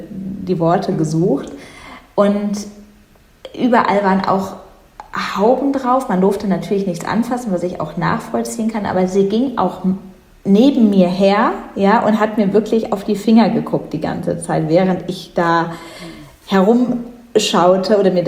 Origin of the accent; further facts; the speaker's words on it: North Rhine-Westphalia, Germany; Ich komme ja ich komme selbst nicht direkt aus Düsseldorf, aber in der Nähe von Düsseldorf.